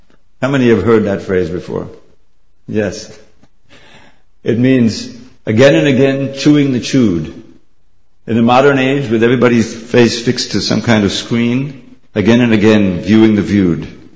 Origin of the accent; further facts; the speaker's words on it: New York, United States; Completely identified myself as a American male living in Long Island, doing whatever, doing all this stuff.